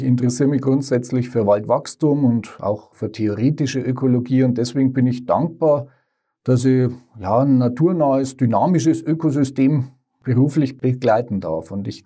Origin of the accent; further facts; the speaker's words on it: Bavaria, Germany; Mit Blick auf die Wälder bei mir zu Hause, in meiner alten Heimat, also im Grenzgebiet Mittelfranken-Oberpfalz